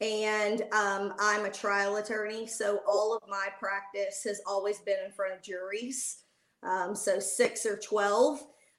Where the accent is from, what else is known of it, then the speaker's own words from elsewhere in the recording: Pensacola, Florida, United States; I'm originally from Pensacola, and then I went to undergrad in Mobile, Alabama, and then law school in FSU before I relocated here in 2004.